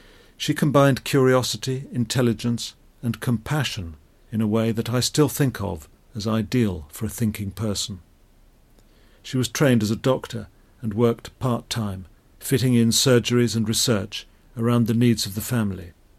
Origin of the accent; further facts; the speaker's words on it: South East England, United Kingdom; I was brought up in Kent, in a house with a big garden where we kept chickens, a dog, a tortoise, a pond full of goldfish, and several cats.